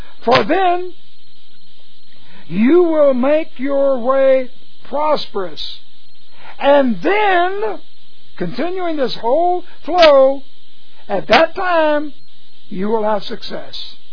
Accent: Houston, Texas, United States; Here I am, from Houston, where I grew up in Houston, college, all

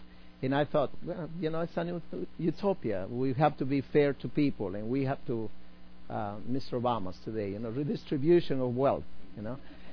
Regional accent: Tingo Maria, Huánuco, Peru; This is a cave going a little bit outside my hometown in Tingo Maria

